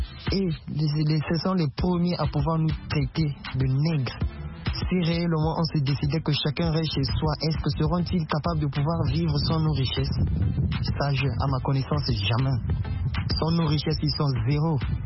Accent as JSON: {"language": "French", "region": "Brazzaville", "country": "Republic of the Congo", "said": "Je suis Congolais de Brazzaville."}